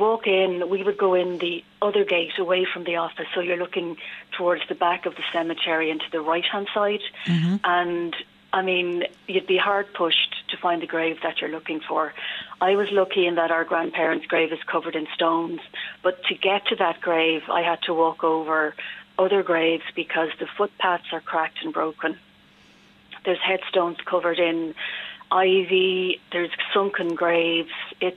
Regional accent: Ringsend, Leinster, Ireland; I'm from Ringsend. We've got a Ringsend Facebook page, Ringsend People at Home and Abroad.

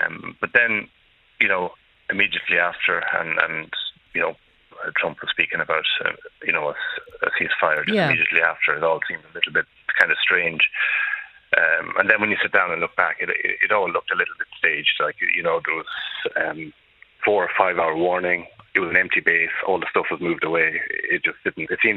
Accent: Ireland; I suppose growing up in Ireland, we weren't exposed to anything like this.

